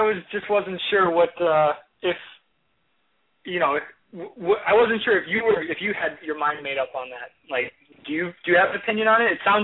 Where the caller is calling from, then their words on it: Los Angeles, California, United States; I'm calling from Los Angeles.